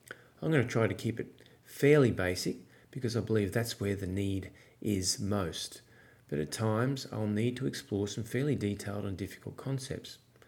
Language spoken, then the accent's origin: English; Brisbane, Queensland, Australia; I'm from Brisbane, Australia